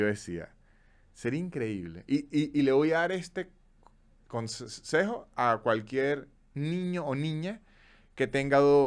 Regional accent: San Cristóbal, Táchira, Venezuela; also born or lived in Caracas; incluso en la misma Venezuela, yo que soy de San Cristóbal, una ciudad lejos. y me mudo a Caracas.

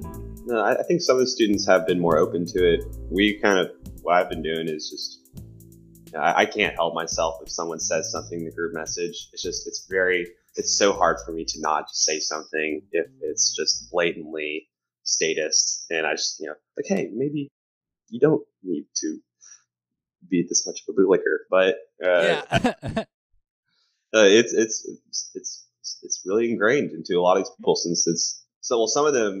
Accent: Texas, United States; Very humid, which as a Texan, that hurts a lot.

